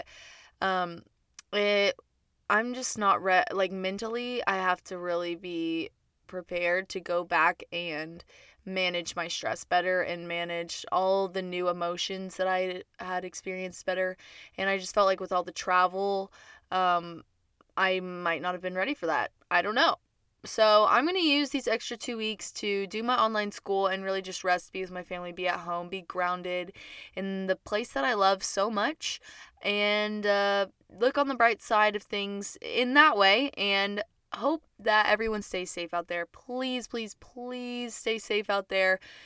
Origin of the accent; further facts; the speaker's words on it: Acworth, Georgia, United States; Well, I'm from Georgia, the Ackworth area